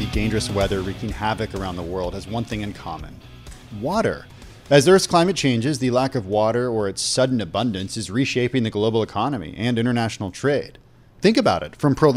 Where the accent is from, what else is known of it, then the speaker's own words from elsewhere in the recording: California, United States; they know I grew up in California. I wasn't allowed to play with water guns when I was a kid because we were living through a historic drought.